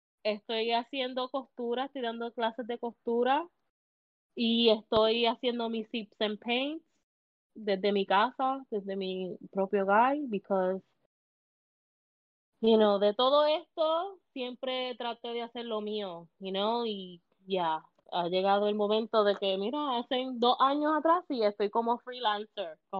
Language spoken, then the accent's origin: Spanish; Puerto Rico; de verdad que me la busqué como buen puertorriqueña